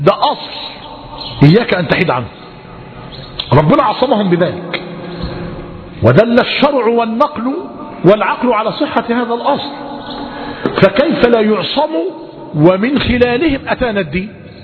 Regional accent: Egypt; انظر إلى ما يحدث من السوق والدهماء في بلادنا مصر الآن

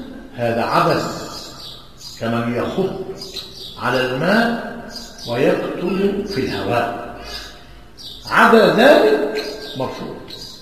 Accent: Egypt

